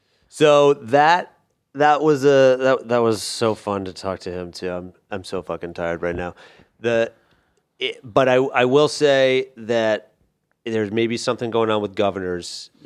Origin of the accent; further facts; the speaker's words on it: Kentucky, United States; My heart is in Kentucky. Remember we visited Louisville, and I really enjoyed being back there.